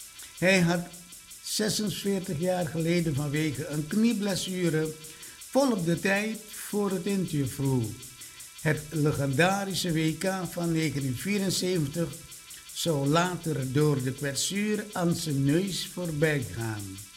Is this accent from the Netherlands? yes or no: no; Suriname; wij ook als Surinamers grote voetballers gehad hebben